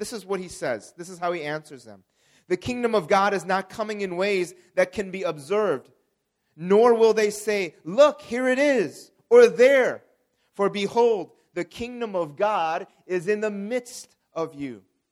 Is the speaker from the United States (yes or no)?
yes; United States; I grew up in the 1990s, and I grew up in the United States